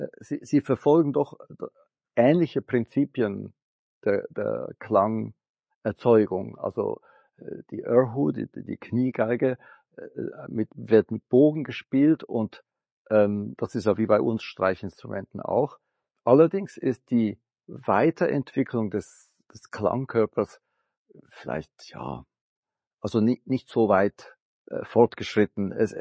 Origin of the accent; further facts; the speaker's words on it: Switzerland; also born or lived in Germany; meine Eltern sind aus Tainan, ich bin ja taiwanische Wurzeln, bin aber in der Schweiz geboren und in Mitteleuropa, so Schweiz, Deutschland sozialisiert.